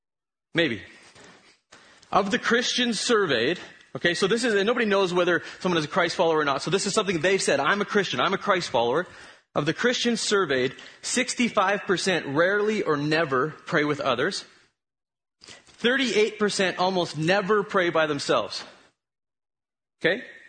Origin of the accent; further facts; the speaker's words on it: Canada; but I'm a Christian. Why? How? Because I'm Canadian.